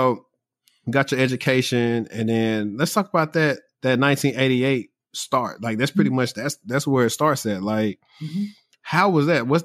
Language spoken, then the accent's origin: English; Louisiana, United States; And I'm from Louisiana where housing is cheap.